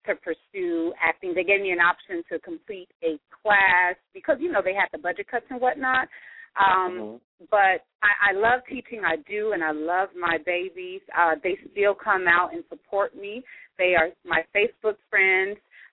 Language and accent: English; Jacksonville, Florida, United States; Okay, well, I am from Jacksonville, Florida, as you stated.